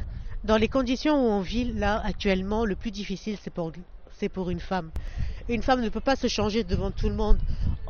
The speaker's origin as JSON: {"language": "French", "country": "France", "said": "j'ai 23 ans, ça fait un an que je vis dans un squat. Malgré que je suis française"}